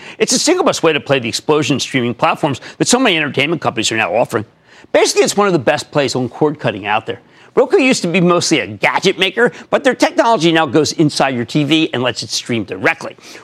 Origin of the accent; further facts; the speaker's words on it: New Jersey, United States; Joe in my home state of New Jersey.